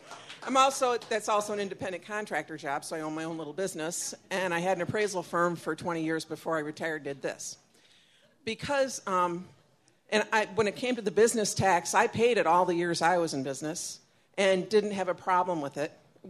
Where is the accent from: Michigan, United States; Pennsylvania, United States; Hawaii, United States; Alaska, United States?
Michigan, United States; Grand Rapids; from Grand Rapids.